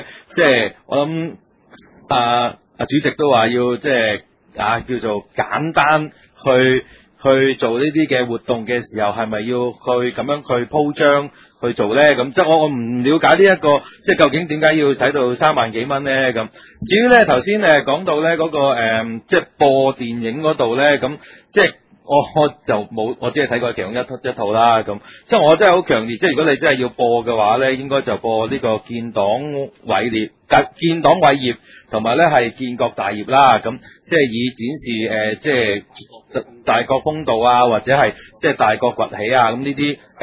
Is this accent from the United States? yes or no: yes; New York, United States; 我来自纽约，我冇睇过，唔识评论